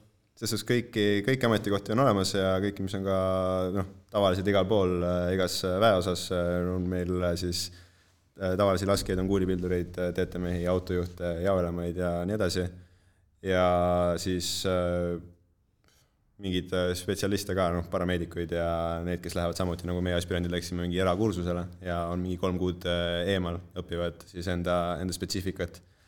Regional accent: Tallinn, Harju County, Estonia; olen ise Tallinnast ja panin otse pärast kooli lõppu, tulin sõjaväkke ja siin ma olen.

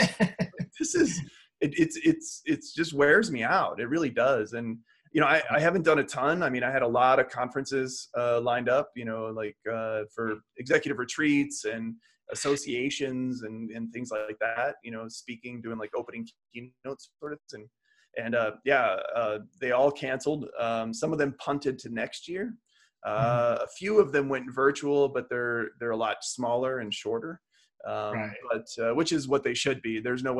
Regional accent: St. Louis, Missouri, United States; now in Milwaukee, United States; so then I moved to Milwaukee from St. Louis, where I went to high school and then where I'd started. And yeah, so then that's what brought me to Milwaukee.

